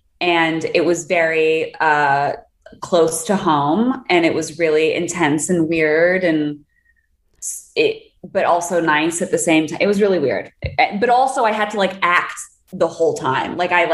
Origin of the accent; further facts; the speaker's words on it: Los Angeles, California, United States; And I grew up on Larchmont.